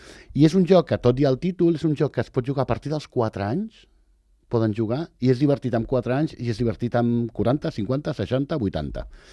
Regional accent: Catalonia, Spain

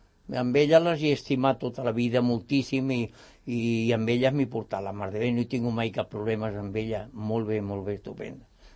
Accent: Sant Cugat del Vallès, Catalonia, Spain; és el meu poble, encara que hagi nascut en un altre lloc, el meu poble és Sant Cugat, i com que he viscut amb la família catalana, doncs no sé dir una altra cosa, perquè la meva família andalusa doncs gairebé no l'havia conegut

